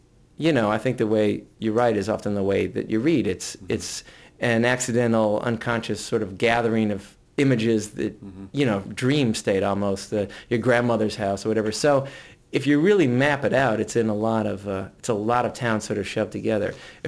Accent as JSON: {"language": "English", "town": "Ann Arbor", "region": "Michigan", "country": "United States", "tie": "born or raised there", "said": "I grew up in Ann Arbor and was born in Ann Arbor, and we spent the summers, let's say, in the greater Traverse City area."}